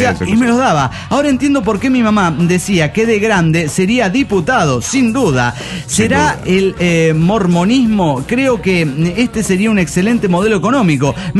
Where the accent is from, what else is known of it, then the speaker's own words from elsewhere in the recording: Monterrey, Nuevo León, Mexico; de la ciudad de las montañas, Monterrey.